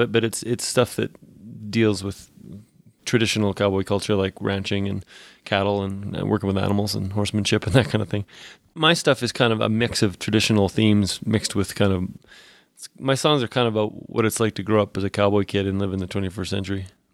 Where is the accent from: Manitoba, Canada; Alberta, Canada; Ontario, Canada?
Alberta, Canada; I'm from Alberta, Canada, which is just north of Montana.